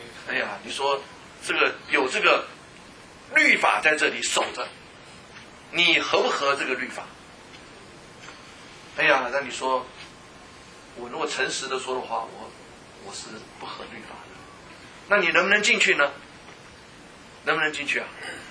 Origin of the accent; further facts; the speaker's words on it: China; 那我们中国人就是说有边读边，无边读中间